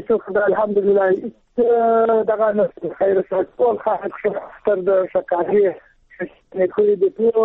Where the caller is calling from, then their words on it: Nangarhar, Afghanistan; زه په ننګرهار کې یم، د سیټګرم ولسوالۍ.